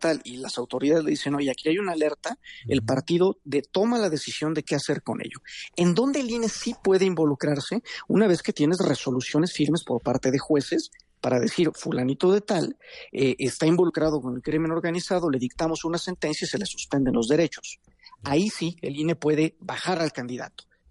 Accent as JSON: {"language": "Spanish", "country": "Mexico", "said": "nos importa a todos como mexicanas y mexicanos"}